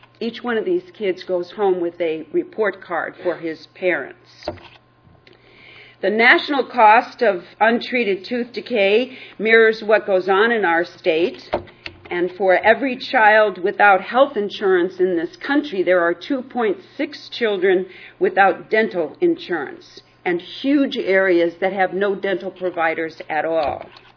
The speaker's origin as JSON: {"language": "English", "town": "Washington", "region": "District of Columbia", "country": "United States", "tie": "born or raised there", "said": "Funny thing about the Washington Post, it's my hometown newspaper, but it's also read by 535 members of Congress."}